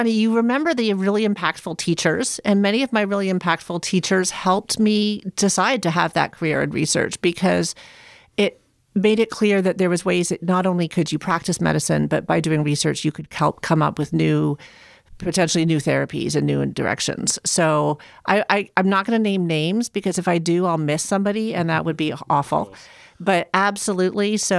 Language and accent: English; Toronto, Ontario, Canada; also born or lived in United States; So I'm Canadian, even though I spent many years in the U.S. I did grow up in Toronto